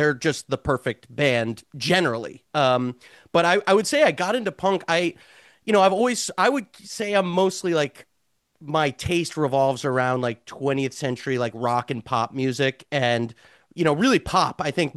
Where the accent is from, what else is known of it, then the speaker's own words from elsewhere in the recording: Westchester, New York, United States; I grew up in Westchester, which is like north of New York. If I were to call myself a New Yorker, I think I'd be like drawn and quartered.